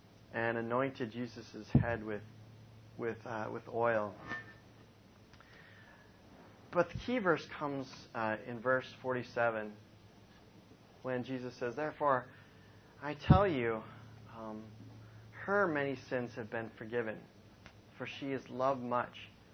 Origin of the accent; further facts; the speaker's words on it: Michigan, United States; You know, it's like I'm from Michigan. You know, I'm not here. This is, I'm not from New York. Okay, we don't do this in Michigan.